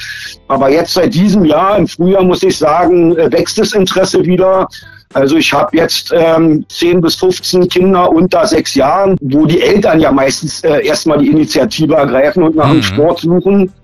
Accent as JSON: {"language": "German", "region": "Berlin", "country": "Germany", "tie": "born or raised there", "said": "Ich bin in West-Berlin groß geworden und hatte ziemlich viel Kontakt mit den amerikanischen GIs."}